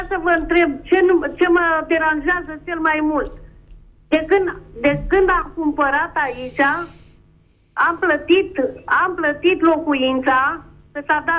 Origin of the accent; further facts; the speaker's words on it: Craiova, Dolj, Romania; Alo, sunt din Craiova.